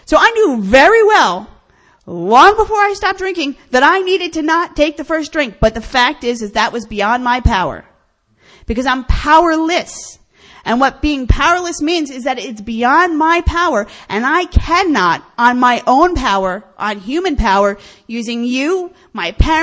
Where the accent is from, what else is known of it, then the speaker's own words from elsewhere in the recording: New Jersey, United States; now in Pennsylvania, United States; I actually live in Pennsylvania now. I keep saying Jersey because that's where I grew up.